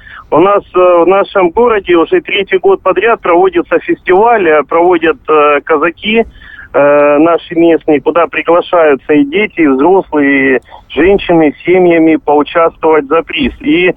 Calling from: Stavropol, Stavropol Krai, Russia; Здравствуйте, город Ставрополь, Ставропольский край.

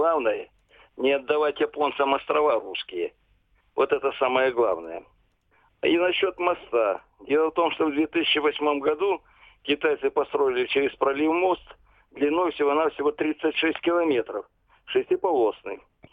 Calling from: Vladivostok, Primorsky Krai, Russia; Я звоню вам с Владивостока.

